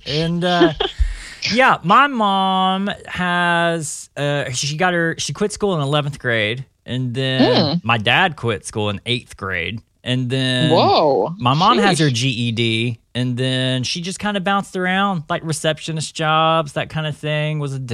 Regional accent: Texarkana, Texas, United States; Yeah, I'm from East Texas, like Texarkana area.

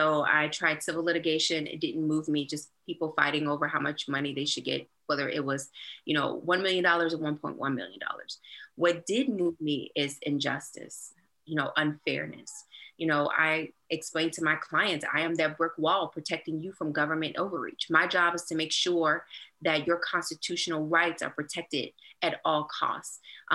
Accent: Petersburg, Virginia, United States; Growing up in Petersburg, Virginia, you know, in one of the poorest communities in all of the Commonwealth

